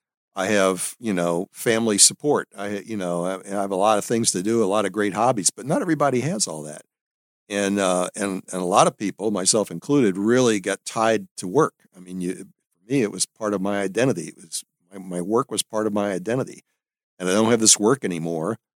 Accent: New Orleans, Louisiana, United States; that's like a throwback to my youth growing up in New Orleans

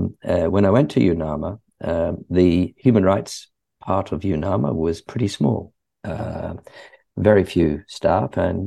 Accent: New Zealand; moved away as an adult; also born or lived in United Kingdom; I was born in the UK, and my parents emigrated to New Zealand when I was six. And I grew up in New Zealand, and I lived there till I was over 40. So I'm really a New Zealander. I carry a New Zealand passport.

